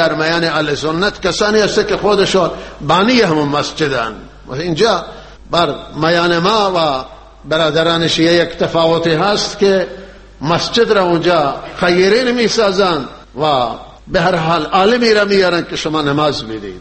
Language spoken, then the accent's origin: Persian; Iran; ما ایرانی هستیم و وارث این وطنیم،